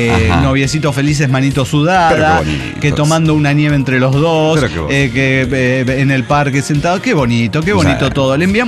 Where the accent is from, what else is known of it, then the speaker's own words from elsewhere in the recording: Canary Islands, Spain; lo entiendo, pero yo soy de Canarias.